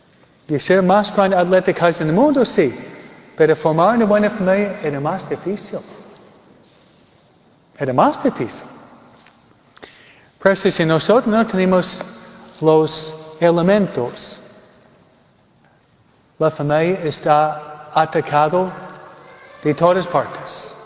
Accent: New York, United States; viene de donde yo vengo, Nueva York

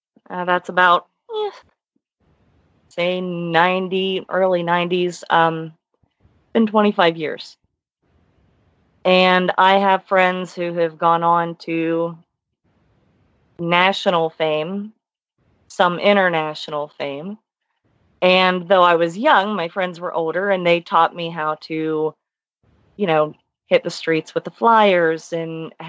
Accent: East Liverpool, Ohio, United States; But see, I'm actually from East Liverpool, Ohio.

